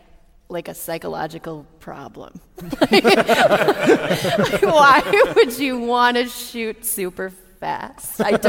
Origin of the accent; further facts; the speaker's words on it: Frederick, Wisconsin, United States; Yeah, I'm from Wisconsin. What's the town? I'm from a town called Frederick.